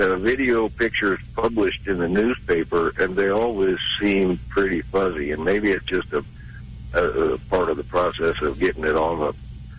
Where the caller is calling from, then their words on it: Kansas City, Missouri, United States; I'm calling from South Kansas City.